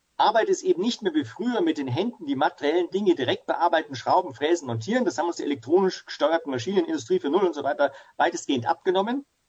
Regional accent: Ingolstadt, Bavaria, Germany; Also ich bin hier in Ingolstadt groß geworden, wo ich auch wieder sitze und lebe mit Familie.

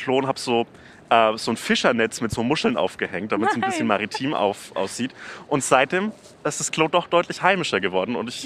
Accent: Nuremberg, Bavaria, Germany; Und ich dachte, das würde so stellvertretend stehen für meine Heimat, nämlich Nürnberg-Knoblauchsland.

